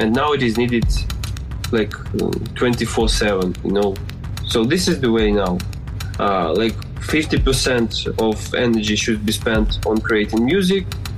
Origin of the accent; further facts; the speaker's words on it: Luhansk, Luhansk Oblast, Ukraine; now in Kyiv, Ukraine; a musician from Kyiv, originally born and raised in Luhansk, which is now occupied by Russians.